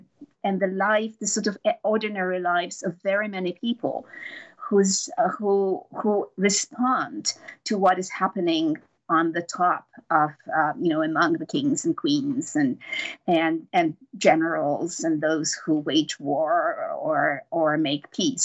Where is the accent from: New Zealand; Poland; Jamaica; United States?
Poland; You know, I grew up in Poland.